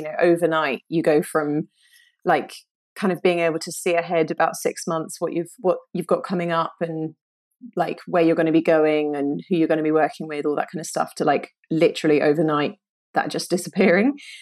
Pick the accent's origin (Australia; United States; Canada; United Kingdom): United Kingdom; London; born and raised in London.